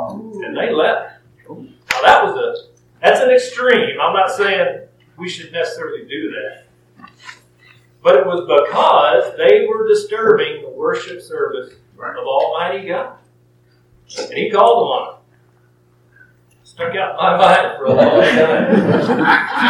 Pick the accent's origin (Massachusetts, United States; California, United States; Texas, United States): Texas, United States; Stratford; at my hometown church where I grew up at Stratford, Texas